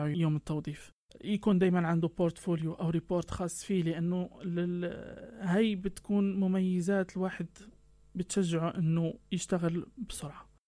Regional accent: Morocco; من المغرب.

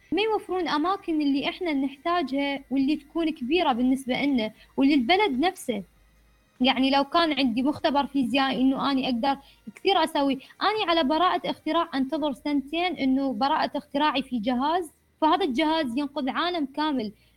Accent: Iraq; يعني من المجتمع العرفي اللي عندنا بالعراق كثير أني أكتب روايات واقعية

